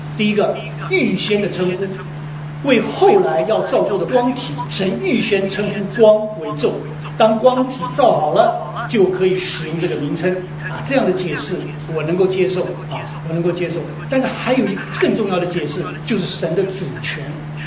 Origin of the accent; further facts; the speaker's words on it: China; 所以我们中国人分得很清楚